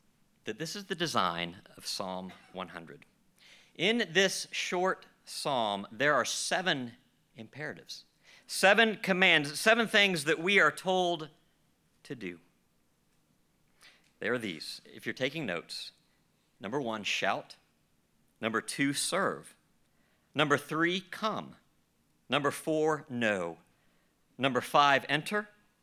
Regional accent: Greenville, South Carolina, United States; You know, growing up in the Southeast, I grew up here in Greenville

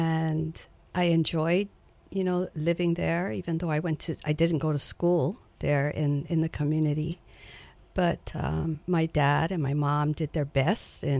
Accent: Kalihi, Hawaii, United States; I grew up in Kalihi.

